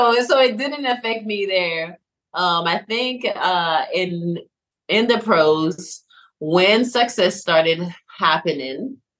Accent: St. Vincent & Grenadines; now in Shreveport, United States; Grenadines, which is in the Caribbean. So even though we spoke English, but my dialect was different, my accent was a little bit, you know, hard for me to understand

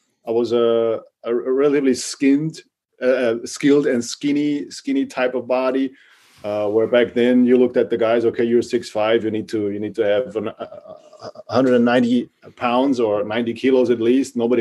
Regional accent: Austria; So I combined it with going back to my home country, back to Austria

